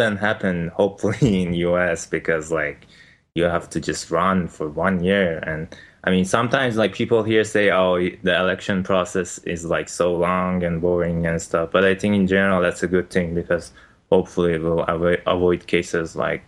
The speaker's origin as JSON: {"language": "English", "country": "Iran", "second_language": "English", "said": "like whenever I tell somebody I'm from Iran, they would say, like, what's your view on Ahmadinejad"}